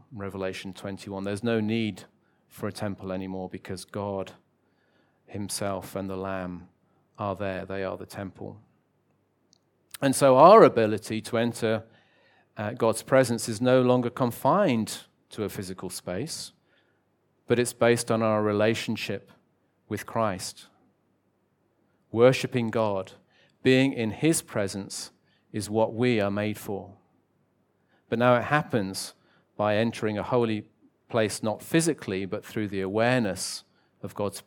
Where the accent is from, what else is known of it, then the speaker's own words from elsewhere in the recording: United Kingdom; There's nothing wrong with being British. Well, maybe a few things, but only I can say that.